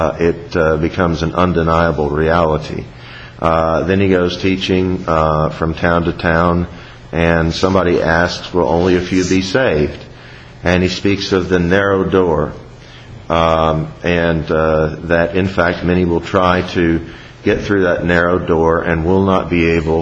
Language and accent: English; the South, United States; And being Southerners, we know how important it is, where are you from?